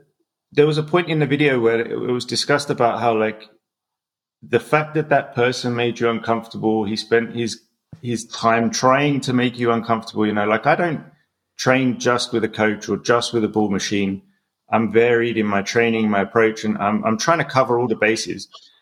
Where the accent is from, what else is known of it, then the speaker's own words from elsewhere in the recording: England, United Kingdom; I grew up in England, just outside of London